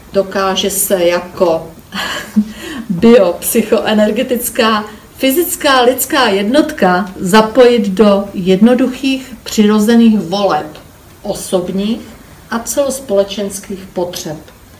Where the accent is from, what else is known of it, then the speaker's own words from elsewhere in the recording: Silesia, Czechia; Jsem Slezanka, zrozená v zemi Slezsko.